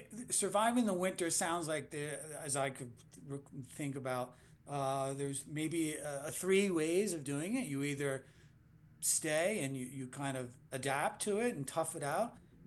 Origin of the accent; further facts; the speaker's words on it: Vineland, New Jersey, United States; I'm from South Jersey, down in Cumberland County. So, you know, kind of near.